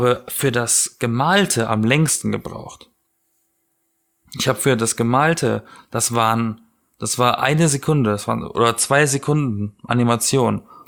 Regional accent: Southern Germany, Germany; ich komme aus Süddeutschland und da war das letzte Mal weiße Weihnachten

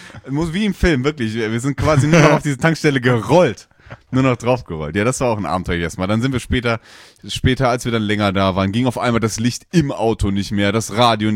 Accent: Dortmund, North Rhine-Westphalia, Germany; born there; ich komme ja gebürtig aus Dortmund

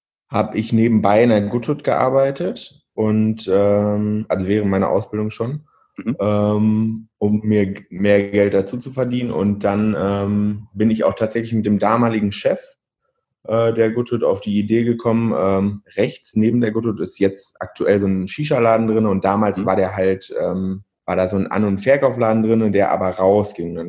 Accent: Verl, North Rhine-Westphalia, Germany; now in Bielefeld, Germany; Eigentlich komme ich aus Ferl und dann habe ich, weiß ich nicht, früh oder eigentlich aus Kaunitz, das ist noch ein bisschen kleiner, habe ich früh gemerkt, dass mir das alles so ein bisschen zu eng wird, dieses ländliche Leben.

